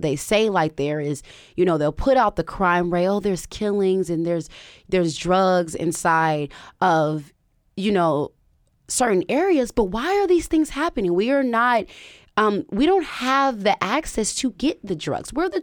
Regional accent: Oakland, California, United States; you know, I'm from Oakland. And not only am I from Oakland, I am from East Oakland.

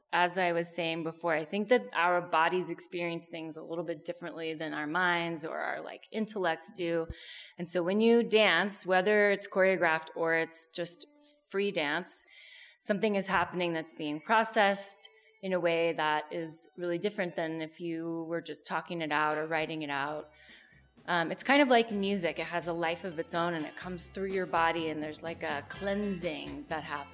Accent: Ashland, Oregon, United States; Part of my upbringing in my hometown of Ashland, Oregon, was going to ballet in the park every summer.

